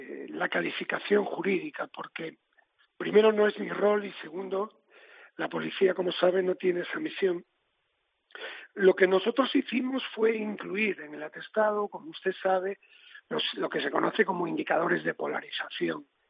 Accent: A Coruña, Galicia, Spain; Usted sabe que yo soy de La Coruña

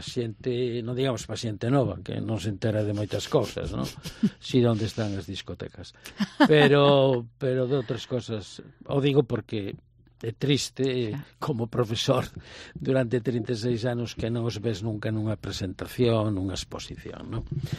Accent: Ferrol, Galicia, Spain; Para xente que somos de Ferrol de toda a vida

